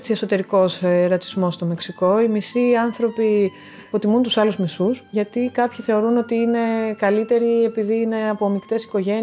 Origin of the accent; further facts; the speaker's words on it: Central Greece, Greece; Γεννήθηκα σε μια αγροτική περιοχή της Εύβοιας. Παρ' όλα αυτά, από μικρή ζώντας εκεί στο χωριό μου